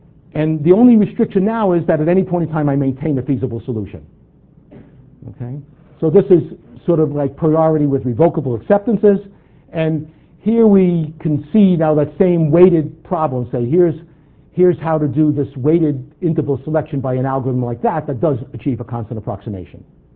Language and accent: English; New York, United States; accent: New York; now in Toronto, Canada; And by now, even though I was introduced as a Torontonian, my New York accent will start to come out, I can't help it at this speed.